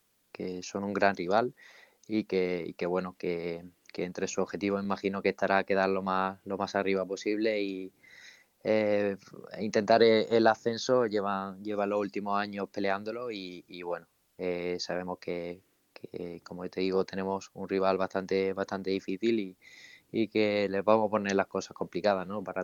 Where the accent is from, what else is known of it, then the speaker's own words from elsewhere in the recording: Puente Genil, Andalusia, Spain; por estar cerca de casa aquí en Puente Genil. Y ya te digo, muy contento porque yo sigo viviendo en mi pueblo